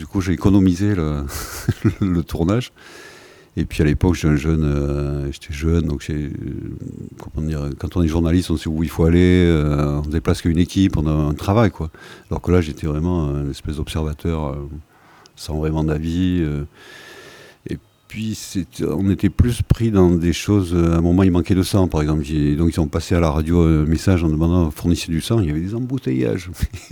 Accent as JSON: {"language": "French", "country": "France", "said": "elle m'a appris à répondre, je suis français"}